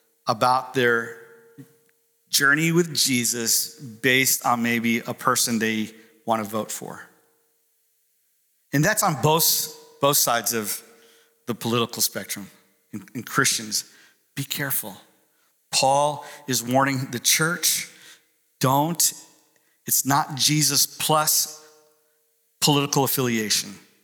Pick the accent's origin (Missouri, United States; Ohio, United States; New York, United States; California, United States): New York, United States; Now, I'm from New York. I say curse word. Down here, they say cuss word.